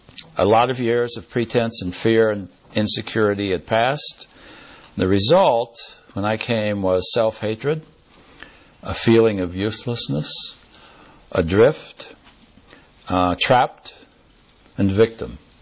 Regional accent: West Virginia, United States; I come from West Virginia, mountains of West Virginia, coal mining town.

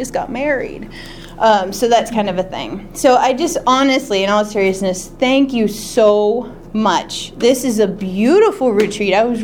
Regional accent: Maryland, United States; I'm from Maryland. We have no accent. It's very boring.

